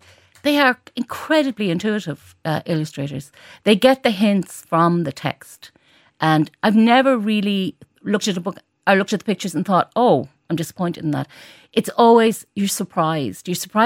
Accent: Galway, Connacht, Ireland; it comes from growing up in Galway, where we had a lot of street theatre with Mockness and stuff.

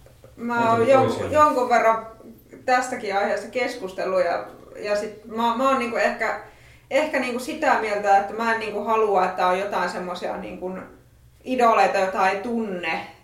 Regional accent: Siilinjärvi, North Savo, Finland; now in Lappeenranta, Finland; Mä oon Siilinjärveltä

